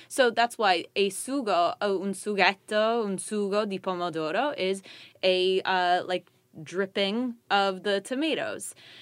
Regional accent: Brooklyn, New York, United States; I'm from Brooklyn, you from Philly, like, or near Philly and stuff.

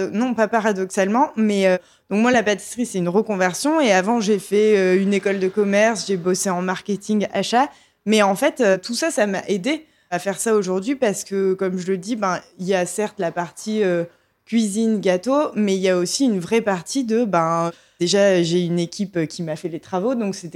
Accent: Montpellier, Occitanie, France; also born or lived in Paris; now in Marseille, France; moi, je suis de Montpellier à la base, donc je savais que je voulais retourner dans le sud et que je ne ferais pas ma vie à Paris.

